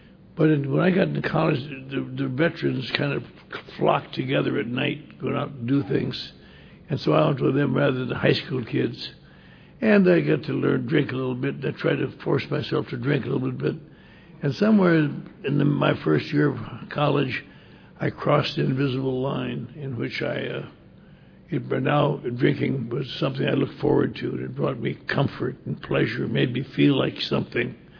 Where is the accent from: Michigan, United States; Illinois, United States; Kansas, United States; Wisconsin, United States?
Wisconsin, United States; But I grew up in Wisconsin, and I was a bright little boy raised in a good church, the Norwegian Lutheran Church, very strict, very firm.